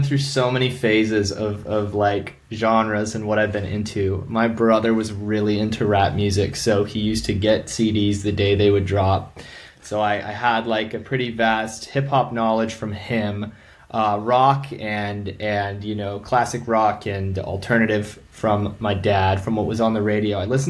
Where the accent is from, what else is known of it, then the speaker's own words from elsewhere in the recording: Michigan, United States; because I'm from Michigan and like, I don't know, that just kind of sounds funny.